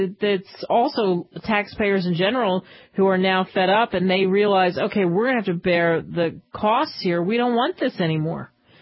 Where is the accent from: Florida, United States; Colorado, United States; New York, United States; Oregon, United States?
New York, United States; That's right. I'm a New Yorker. What are you talking about? I live over the bridge.